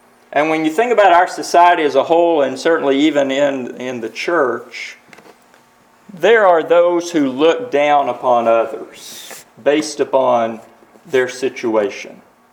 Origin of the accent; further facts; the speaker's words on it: Tennessee, United States; growing up in East Tennessee, I didn't see a lot of that. There weren't homeless on the streets. It was a little town I lived in, and I've always lived in small towns